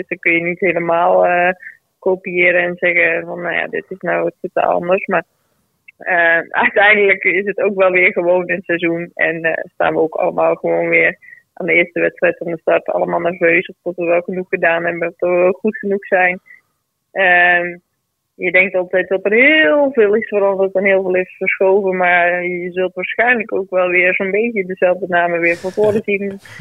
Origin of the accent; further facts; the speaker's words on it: Netherlands; Dat is toch wel een kleur die je als Nederlander graag draagt.